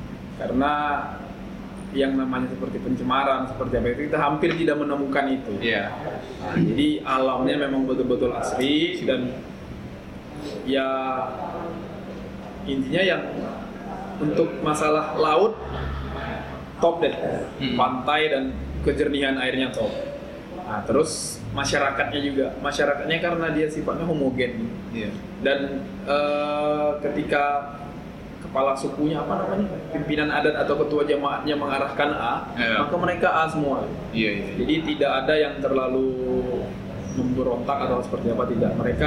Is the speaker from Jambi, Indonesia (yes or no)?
no; Pematangsiantar, North Sumatra, Indonesia; Kampung saya asli dari Siantar.